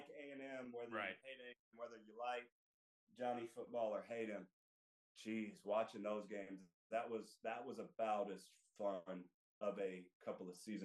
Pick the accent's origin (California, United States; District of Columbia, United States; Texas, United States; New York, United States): Texas, United States; And at the time I grew up in West Texas, and my claim to fame, man, getting to be at that game where they upset UT